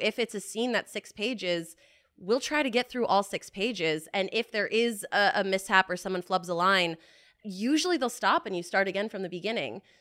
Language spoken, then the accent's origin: English; Florida, United States; So I'm from Florida originally. I lived in New York for a bit, though. And then came out here eventually.